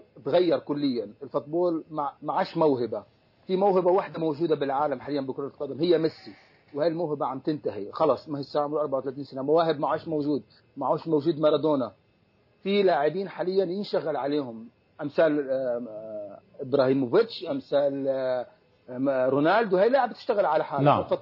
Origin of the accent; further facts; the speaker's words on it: Lebanon; أنا بعتبر حالي مش من فلسطين، من فلسطينية لبنان أو الشتات. أنا اعتبرت حالي أنا من غزة، من الضفة